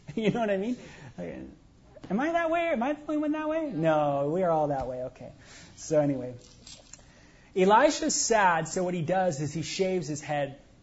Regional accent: Canada; You know, I'm Canadian and that, but I'm British too.

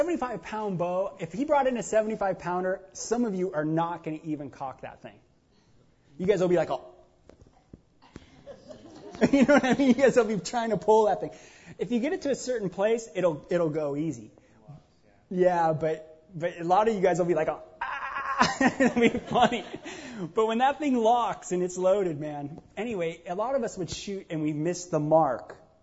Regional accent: California, United States; I'm from California. We're all liberal there.

